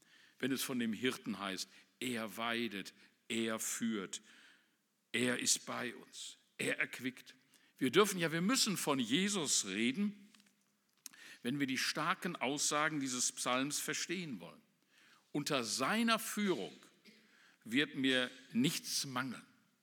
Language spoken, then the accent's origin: German; North Rhine-Westphalia, Germany; Ich bin im Ruhrgebiet aufgewachsen, da gab es viele Taubenzuchtvereine, so in den Bergmannsiedlungen